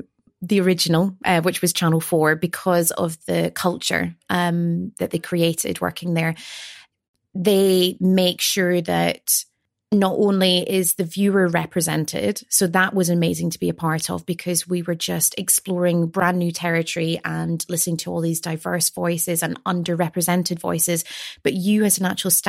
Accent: Scotland, United Kingdom; now in London, United Kingdom; I am Scottish, and I've been living down in London now for almost 13 years.

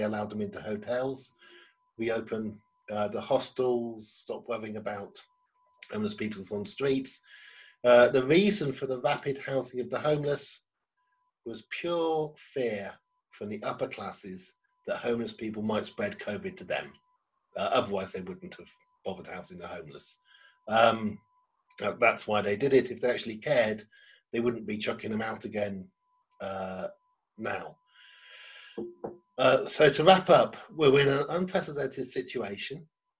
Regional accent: Oxford, South East England, United Kingdom; what happened in my hometown of Oxford

